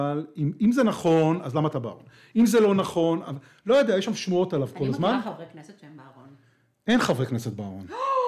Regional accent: Tel Aviv, Tel Aviv District, Israel

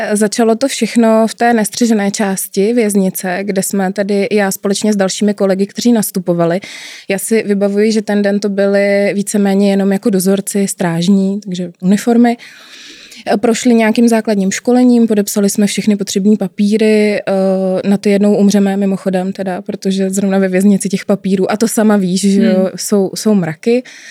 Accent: Most, Ústí nad Labem Region, Czechia; Tak já úplně původně pocházím z Mostu, ze severu. V současné době ale žiju ve středních Čechách. Já bych to zatím dál úplně neupřesňovala, jestli můžu. Je mi 36, brzo mi bude 37

